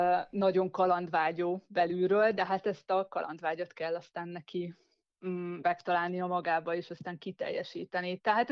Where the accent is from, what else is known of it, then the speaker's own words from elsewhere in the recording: Szeged, Csongrád-Csanád, Hungary; holott nem itt születtem, én Szegedről származom